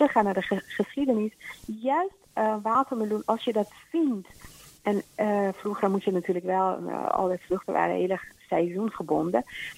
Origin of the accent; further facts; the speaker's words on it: Iran; moved away; ik kan me herinneren als kind in Iran.